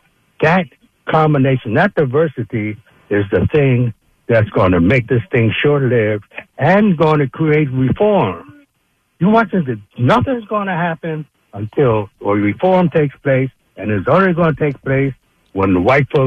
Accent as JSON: {"language": "English", "town": "Chester", "region": "Pennsylvania", "country": "United States", "tie": "born or raised there", "said": "I mean, first of all, I grew up in Chester, see, so you know, right down the street from you."}